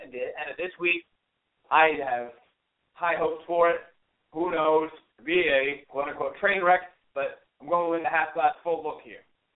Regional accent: Bridgewater, New Jersey, United States; I live in Bridgewater, New Jersey. That is where I am home. That's where my mother and my father live. That's where I was born and raised.

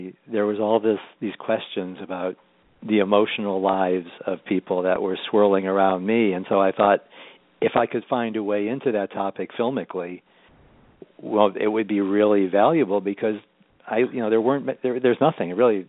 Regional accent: Rochester, New York, United States; And actually, I grew up in Rochester, so I have, you know, a lot of contacts, and it happens to be a very healthy aging, pro-aging city for some reason.

